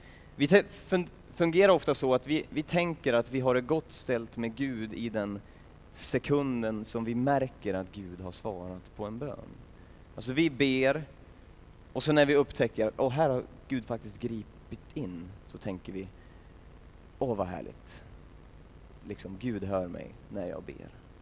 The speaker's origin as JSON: {"language": "Swedish", "town": "Sundsvall", "region": "Västernorrland County", "country": "Sweden", "said": "Sen är jag på ett läger i Sundsvall där jag kommer ifrån."}